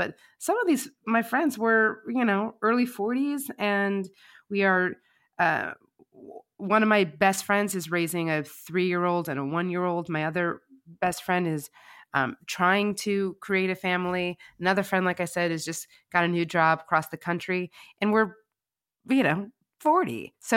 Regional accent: Chicago, Illinois, United States; now in Los Angeles, United States; So when I'm born and raised in Chicago, did a lot of theater when I was a kid, like so many of us.

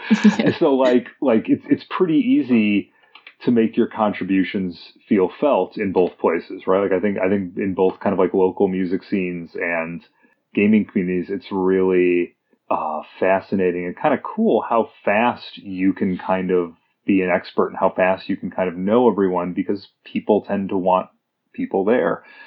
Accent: Illinois, United States; I've moved to a whole new city in my home state of Illinois, which is very exciting.

